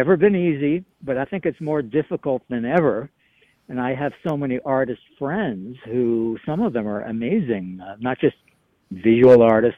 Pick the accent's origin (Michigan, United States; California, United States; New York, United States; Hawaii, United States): New York, United States; New York City; Yes, that's right. The big island, yes, Manhattan Island.